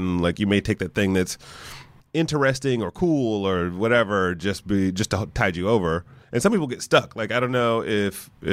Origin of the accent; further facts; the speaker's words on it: Detroit, Michigan, United States; Cause I grew up in Detroit and you know, my first job out of college, I worked at Chrysler